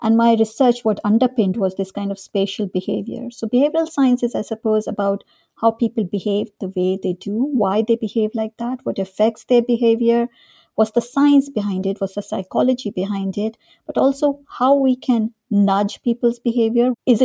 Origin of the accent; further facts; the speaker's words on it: North India, India; also born or lived in Dehradun; I grew up in India. I was born in this small town called Dehradun, which is in the foothills of the Himalayas in the north of India. That's where my father's family lived. But we moved away quite soon with my father's job